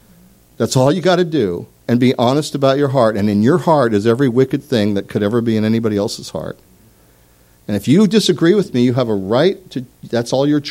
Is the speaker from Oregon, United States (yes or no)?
yes; Oregon, United States; But I'm from Oregon. I'm an original Oregonian. I'm a native son.